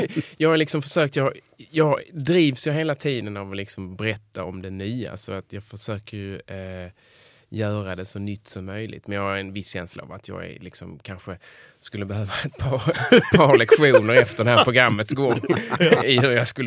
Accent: Helsingborg, Skåne, Sweden; born there; also born or lived in Sjöbo / Ystad / Malmö; now in Stockholm, Sweden; så jag är riktig nordist. Jag har liksom både danskt och norskt påbrå. Men jag är född i Helsingborg och gjorde därefter en liten så här rundtur i Skåne. Åkte vidare till Sjöbo.

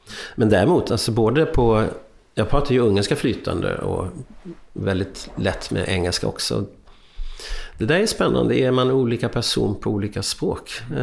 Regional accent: Sweden; also born or lived in United States; now in Berlin, Germany; i och med att jag har bott och pluggat i USA

